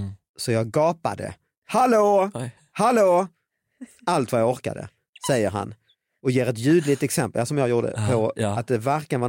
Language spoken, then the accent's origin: Swedish; Småland, Sweden; Jag är ju smålänning från början, för i helvete.